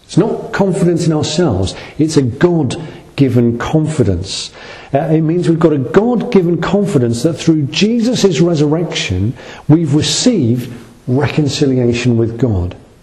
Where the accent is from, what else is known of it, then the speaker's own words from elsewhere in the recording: United Kingdom; It just grates with us because we're British and we don't behave like that.